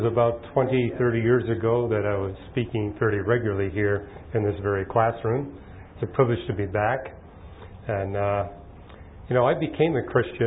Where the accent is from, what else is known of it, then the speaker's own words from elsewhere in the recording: Canada; I was born and raised in Canada.